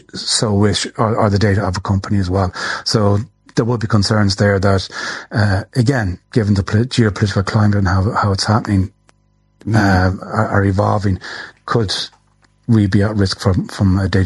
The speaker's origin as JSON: {"language": "English", "country": "Ireland", "said": "So, you know, you and I, Sean, we're Irish citizens."}